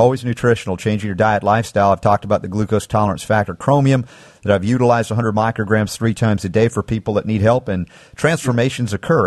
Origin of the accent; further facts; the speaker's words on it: Georgia, United States; Well, no, I grew up in Georgia, so I know it well.